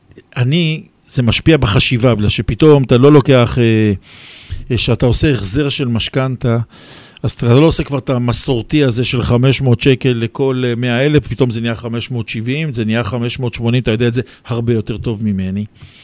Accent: Jerusalem, Jerusalem District, Israel; אני ירושלמי למי שלא יודע

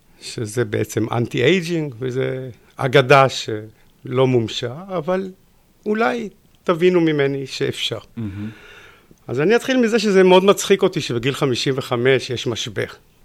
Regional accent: Petah Tikva, Central District, Israel; born there; אני חוזר לפתח תקווה, שכאן אני נולדתי בשנת 1953. אז בחישוב מהיר אתם מבינים שביולי, בעוד שבוע, אני אהיה בן 71.

